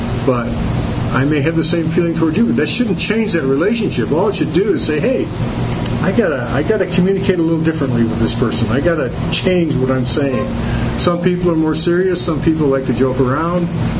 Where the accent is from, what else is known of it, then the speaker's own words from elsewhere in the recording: Detroit, Michigan, United States; Now, I came from Detroit.